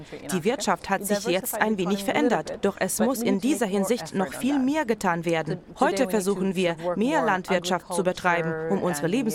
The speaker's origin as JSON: {"language": "German", "country": "Angola", "said": "Von 1975 bis 2002 befand sich mein Heimatland im Kriegszustand."}